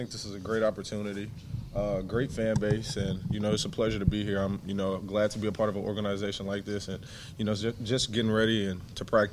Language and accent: English; Guam; born there; I do have a background in Guam. My parents were in the military, so I traveled around a lot. But, you know, I was born in Guam